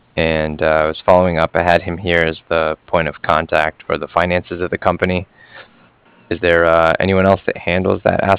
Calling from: Cardiff, Wales, United Kingdom; I was calling from Cardiff

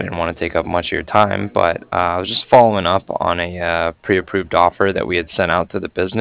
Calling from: Cardiff, Wales, United Kingdom; I was calling from Cardiff

